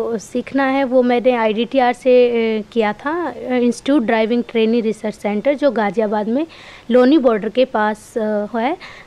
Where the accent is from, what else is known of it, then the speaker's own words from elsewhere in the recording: Saraygaon, India; मैं सरायगांव की रहने वाली हूँ।